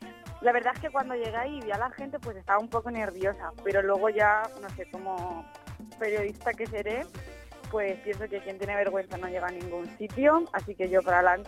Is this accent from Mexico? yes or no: no; Albacete, Castilla-La Mancha, Spain; como bien has dicho, y soy de Albacete.